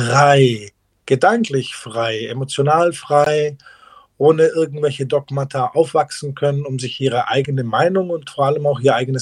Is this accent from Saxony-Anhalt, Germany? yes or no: no; Wetzgau, Baden-Württemberg, Germany; Ich bin in Mutlangen geboren und aufgewachsen in Wetzgau. Ich habe lange Zeit diese Region als meine absolute Heimat empfunden.